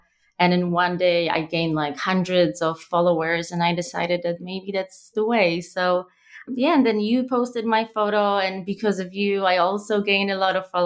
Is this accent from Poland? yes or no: yes; Poland; I'm from Poland, but I've been traveling and working abroad for a large part of my life.